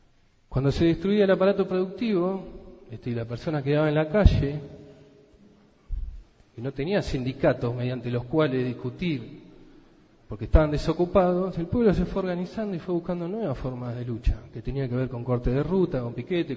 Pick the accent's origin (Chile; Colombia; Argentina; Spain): Argentina; como sociedad argentina